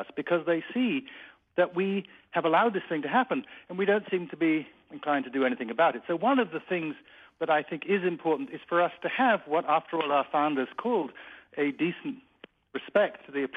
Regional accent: United States; I'm an American, so I'm stuck with us.

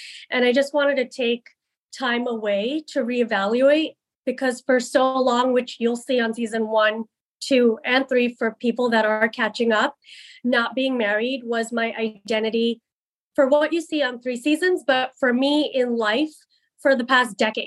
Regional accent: India; And so being Indian, I can say that's what I think it is because we're not what you necessarily see on TV.

